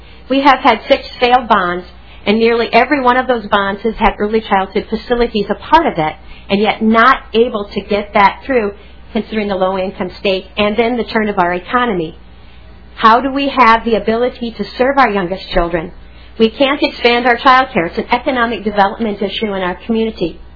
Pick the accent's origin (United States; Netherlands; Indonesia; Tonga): United States; St. James, Minnesota; from St. James, Minnesota in Watonwan County.